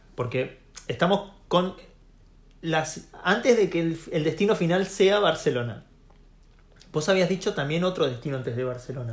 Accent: Mendoza, Argentina; nos habíamos ido para mi pueblo, para Mendoza, para mi ciudad, digamos

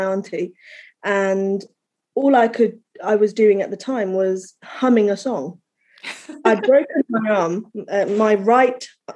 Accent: Kathmandu, Bagmati, Nepal; because I was born in Kathmandu. Mm. My mother's from Baglung and dad's from Chowdhara, Sindhu Palzok. So in Kathmandu, I just kind of grew up on my own with the adults.

